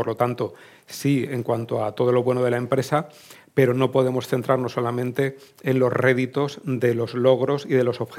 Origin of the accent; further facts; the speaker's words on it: Valencian Community, Spain; especialmente yo vengo de la Comunidad Valenciana